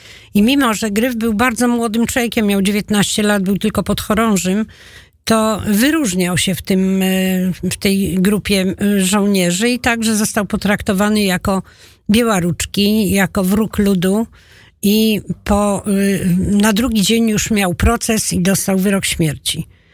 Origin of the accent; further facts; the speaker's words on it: Podlaskie Voivodeship, Poland; born there; Ja urodziłem się w Polsce, w województwie białostockim.